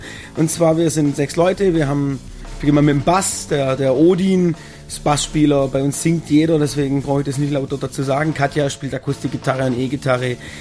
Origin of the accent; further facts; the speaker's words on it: Baden-Württemberg, Germany; Also wir kommen ganz grob aus dem Raum Baden-Württemberg zentral, wenn man das mal so einnimmt.